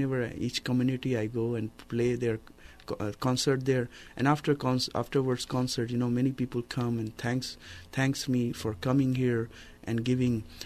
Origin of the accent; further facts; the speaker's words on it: India; I come out from India, and I'm traveling all around the world.